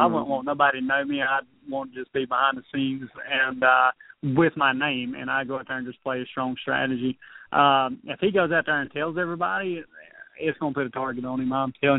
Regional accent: the South, United States; I was raised in the South. I was raised very, very being very polite and stuff like that.

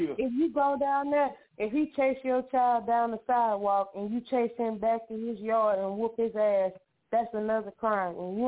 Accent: Texas, United States; And I had to see it, and I'm from Texas.

